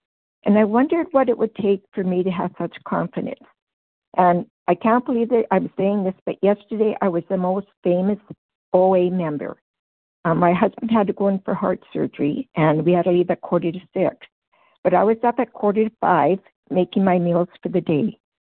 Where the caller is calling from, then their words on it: Canada; I'm calling from Canada. So … from Canada